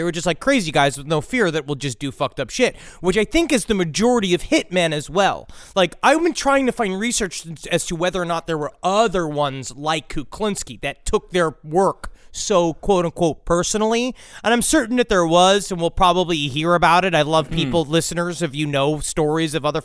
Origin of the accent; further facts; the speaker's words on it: Poland; But he was the Polish warrior that my home country needed in the 30s.